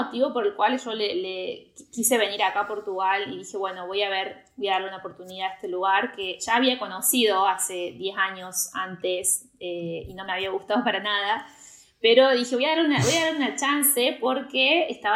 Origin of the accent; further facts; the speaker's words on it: Córdoba, Argentina; moved away; Yo soy de Córdoba y no tenemos playa en Córdoba, pero bueno, tenemos playas del río